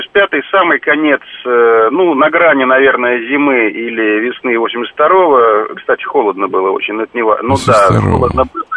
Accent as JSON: {"language": "Russian", "region": "Volga region", "country": "Russia", "said": "Нет, я прошу прощения, я не из Мозамбика, я с Поволжья."}